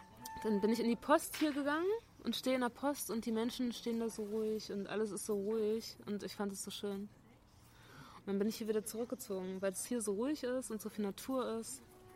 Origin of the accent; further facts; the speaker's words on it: Berlin, Germany; daneben der Block ist der Block, wo meine Mama wohnt und wo ich aufgewachsen bin. Also dieser Block daneben. Als eben die Mauer auf war.